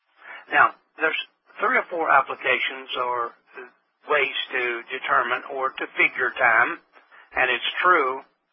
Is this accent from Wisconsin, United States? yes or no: no; Tennessee, United States; born there; back in 1937 when I was born, there was probably a Gregorian calendar hanging in the little storefront building that I was born in here in Tennessee.